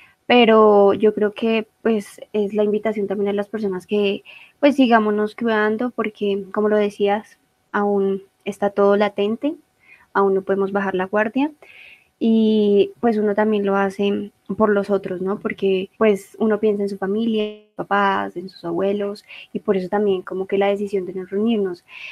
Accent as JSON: {"language": "Spanish", "region": "Bogotá", "country": "Colombia", "tie": "born or raised there", "said": "Yo soy bogotana. Yo nací, crecí, he vivido en Bogotá toda mi vida."}